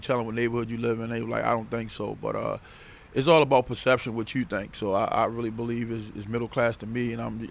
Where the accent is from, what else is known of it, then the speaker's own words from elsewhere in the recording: Baltimore, Maryland, United States; I was born and raised in Baltimore. I love my city. I wear it on my sleeve.